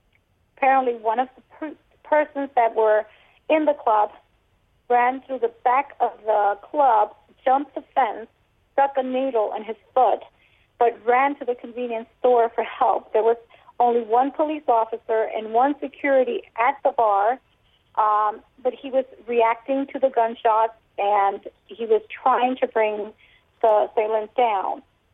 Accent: Florida, United States; We're not from Orlando. We're from a close-by city

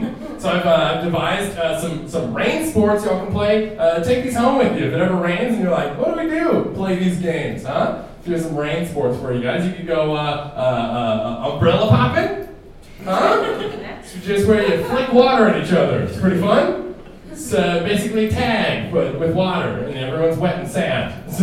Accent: Canada; I am from Canada, and it's very nice to be here.

